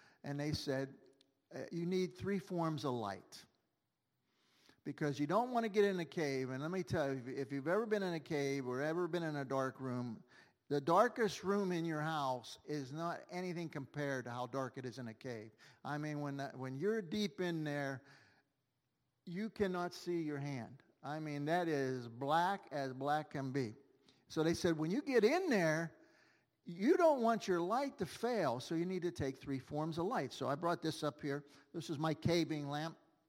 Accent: Pittsburgh, Pennsylvania, United States; Now, I told you already, I grew up here in Pittsburgh. I'm a Pittsburgher, born and raised. My father was a Pittsburgher. My grandfather was a Pittsburgher. All Northsiders, still on the North Side.

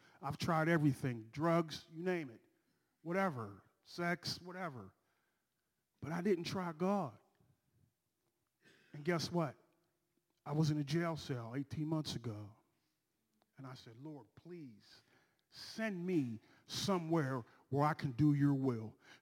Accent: Canonsburg, Pennsylvania, United States; as Pastor Dennis said. I'm from Canonsburg, Pennsylvania.

